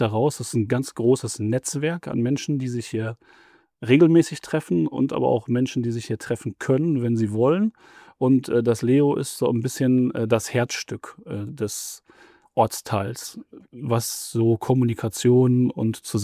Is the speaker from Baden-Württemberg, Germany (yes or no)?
no; Dorsten, North Rhine-Westphalia, Germany; Aber ich komme aus Dorsten